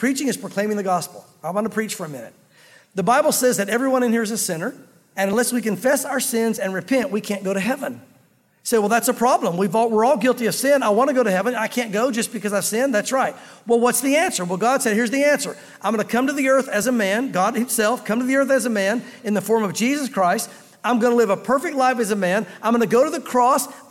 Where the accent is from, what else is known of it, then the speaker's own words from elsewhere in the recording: the South, United States; But us Southerners that grew up here in the South anyway, listen, you hear the gospel all the time.